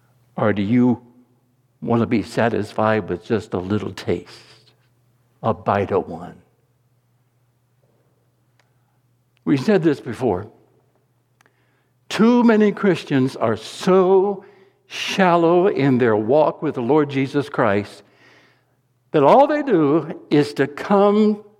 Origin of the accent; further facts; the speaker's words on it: North Carolina, United States; I think you all know that I grew up in North Carolina. My parents, my family members, all my relatives were real Southerners.